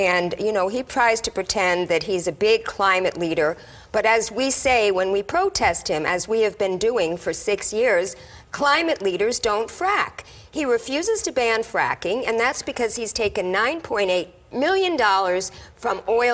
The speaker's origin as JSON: {"language": "English", "region": "California", "country": "United States", "said": "The best thing about being a Californian is all the progressives that I get to surround myself with in this state."}